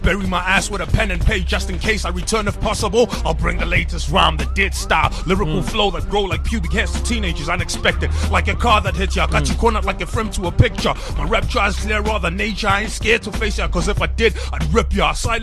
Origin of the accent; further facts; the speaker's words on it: Orlando West, Gauteng, South Africa; hence we're from Orlando West, you know?